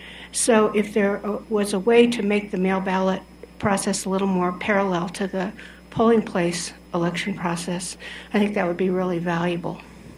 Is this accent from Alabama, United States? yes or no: no; Colorado, United States; I'm from Boulder County.